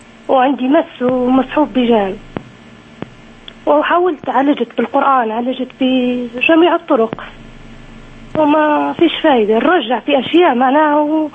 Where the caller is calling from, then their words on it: Libya